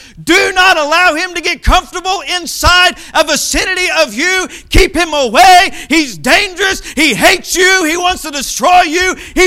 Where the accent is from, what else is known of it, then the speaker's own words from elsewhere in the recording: Arkansas, United States; But I am from Arkansas, and I may have an accent, and we may do things different down there.